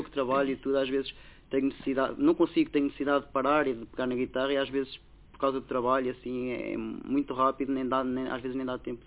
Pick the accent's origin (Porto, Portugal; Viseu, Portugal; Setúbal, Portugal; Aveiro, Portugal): Aveiro, Portugal; Matadouces; Aveiro, sim, mais propriamente de Cacia. Sim.